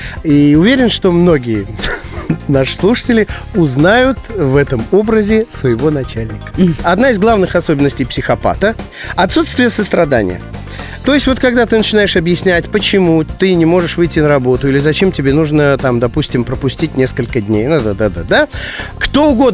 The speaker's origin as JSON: {"language": "Russian", "country": "Armenia", "said": "Нет, Ев, просто ты блондинка, а я армянин. Лысый."}